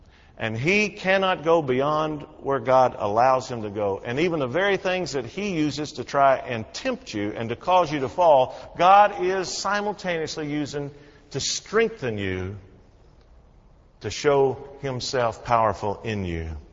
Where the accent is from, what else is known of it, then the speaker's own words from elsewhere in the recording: Kentucky, United States; I grew up down in Western Kentucky. At one time, I lived at a place called Lick Skillet on Watermelon Road, right beside Whippoorwill Creek in Logan County, Kentucky.